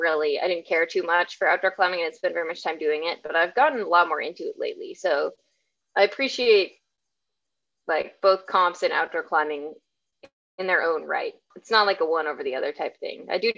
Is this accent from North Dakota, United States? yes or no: no; Austin, Texas, United States; I grew up climbing in Austin at Austin Rock Gym, which to me was like the OG climbing location here